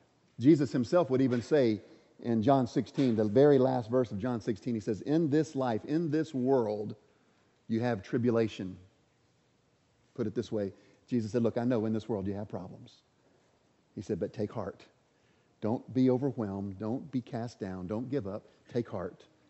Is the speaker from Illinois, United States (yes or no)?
no; Oklahoma, United States; I didn't take this picture, but growing up in Oklahoma, I feel like I probably could have at one point or another.